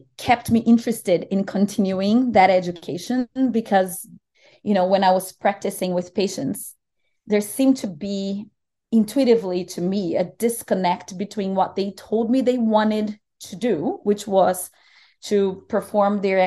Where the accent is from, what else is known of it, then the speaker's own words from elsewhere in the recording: Brazil; I'm Brazilian. I grew up in Brazil